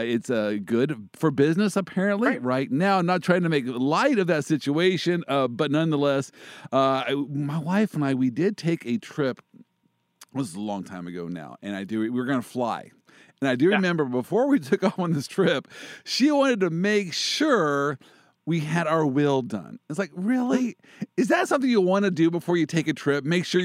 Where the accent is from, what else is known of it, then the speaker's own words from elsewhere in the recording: Kansas City, United States; I am from Kansas City, so I don't really know how things are going.